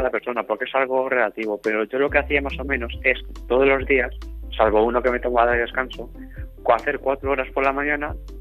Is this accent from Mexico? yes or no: no; San Pablo de los Montes, Castilla-La Mancha, Spain; also born or lived in Toledo; Yo soy de un pueblo de Toledo que se llama San Pablo de los Montes y es ahí donde me he criado, aunque es verdad que yo nací en Toledo capital.